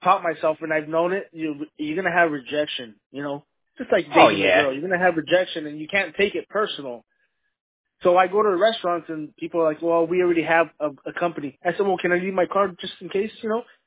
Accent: Arizona, United States; I'm born and raised in Arizona, so I'm born and bred here.

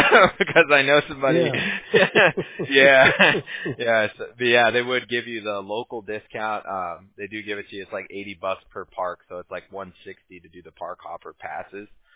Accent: Huntington Beach, California, United States; now in Costa Mesa, United States; I grew up in Huntington Beach originally in Orange County, but I live in Costa Mesa now off Harbor Boulevard.

